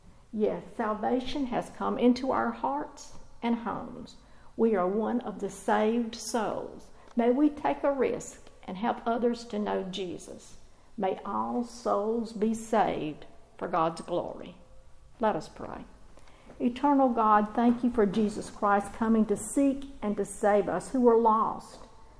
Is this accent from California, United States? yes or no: no; Moody, Alabama, United States; I grew up in Moody when it was a crossroads and cattle crossings